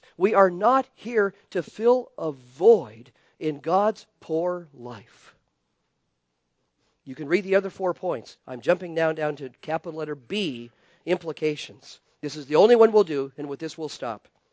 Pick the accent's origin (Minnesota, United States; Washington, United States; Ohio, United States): Washington, United States; Spokane; I can remember as a fifth grade boy in the Baptist church I grew up in Spokane, Washington, sitting there in that basement room